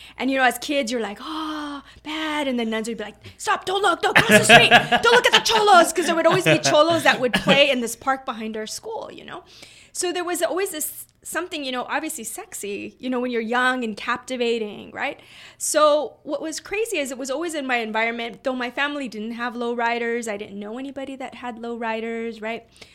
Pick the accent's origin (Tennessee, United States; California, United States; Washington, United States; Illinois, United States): California, United States; La Puente; because I grew up in the San Gabriel Valley in a city called La Puente.